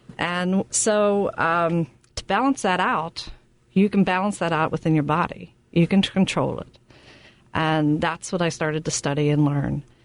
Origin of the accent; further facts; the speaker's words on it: Latrobe, Pennsylvania, United States; I'm from Western Pennsylvania, called Latrobe, Pennsylvania, Steeler Town, Pirates. And I was a country girl, raised in the country.